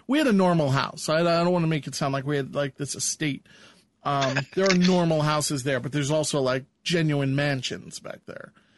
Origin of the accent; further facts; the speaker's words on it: Hewlett Harbor, New York, United States; also born or lived in Cedarhurst; So when I was growing up in Hewlett Harbor, we lived on this street called Pepperidge. I don't want to give the exact address. So I lived there probably until I was 9 or 10, and then we moved to Cedarhurst, so which is two towns away.